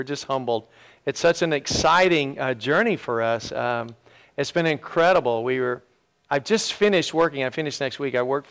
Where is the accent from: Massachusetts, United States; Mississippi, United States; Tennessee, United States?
Mississippi, United States; accent: twang; I come from Mississippi. If you can't tell yet, you will. I have a little bit of a twang.